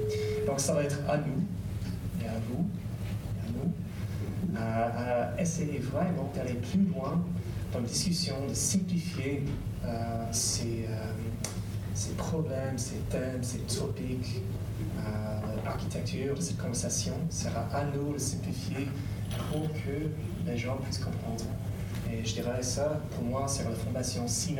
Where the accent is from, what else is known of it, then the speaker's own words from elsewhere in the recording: Mississippi, United States; French is a second language; parce que je viens du Mississippi, au sud des États-Unis